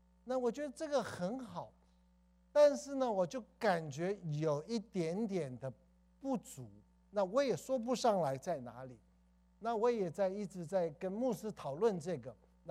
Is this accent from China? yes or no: no; South Korea; Chinese is a second language; 因为我从小在韩国长大，国语有的时候学的不是很好